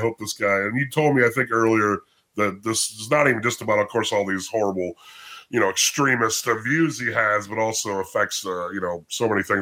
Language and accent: English; Chicago, Illinois, United States; Well, you know, being a Chicagoan full-time, I'm here to save your election era, Wisconsin